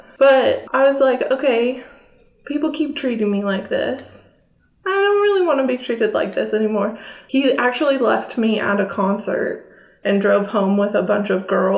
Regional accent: California, United States; I grew up in California by San Francisco.

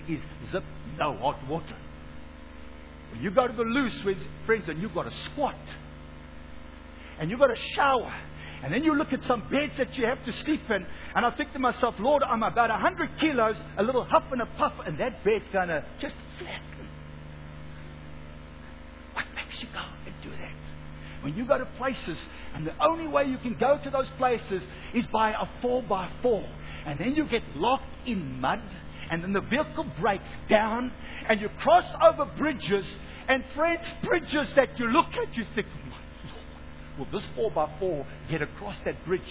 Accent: Johannesburg, Gauteng, South Africa; born there; I was born in Johannesburg. I was born in the inner city called Hillbrow. I was brought up with parents who divorced.

